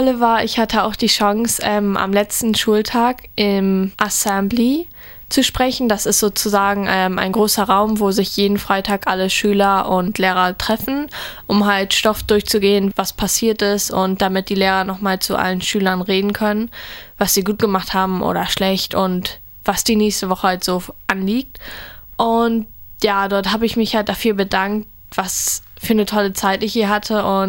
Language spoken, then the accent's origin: German; Bremen, Germany; ich bin 16 Jahre alt. Ich komme aus Deutschland, der Stadt Bremen.